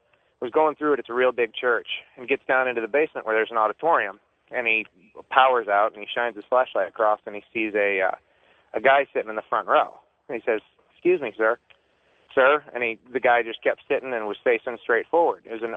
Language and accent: English; St. Louis, Missouri, United States; I'm from St. Louis.